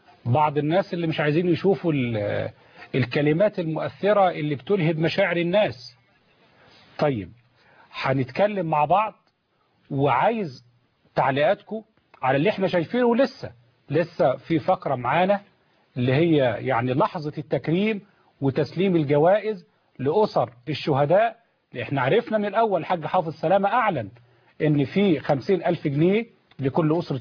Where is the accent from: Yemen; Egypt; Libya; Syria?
Egypt; نحارب بعض كمسلمين كمصريين،